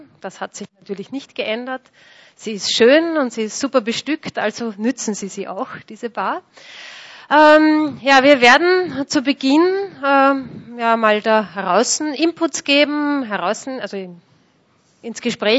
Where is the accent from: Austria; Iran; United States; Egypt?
Austria; Linz, Upper Austria; born there; now in Ottensheim, Austria; aber mittlerweile lebe ich im Müllviertel in Ottensheim. Ich bin in Linz geboren.